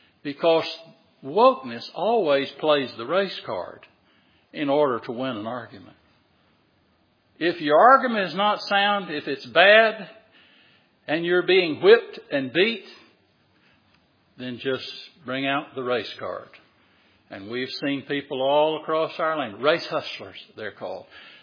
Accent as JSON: {"language": "English", "region": "the South", "country": "United States", "said": "I'm a Southerner through and through."}